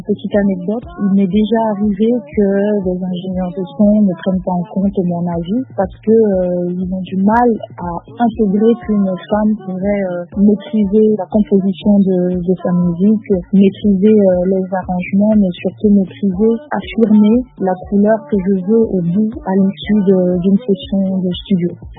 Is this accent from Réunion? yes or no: no; Anglophone Cameroon, Cameroon